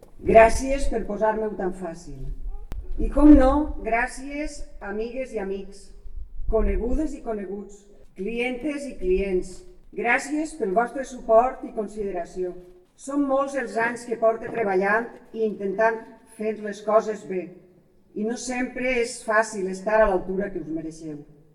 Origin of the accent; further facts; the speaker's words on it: Pego, Valencian Community, Spain; benvinguts a Pego. Em complau que la gent del meu poble m'acompanyi en aquest dia tan especial per a mi.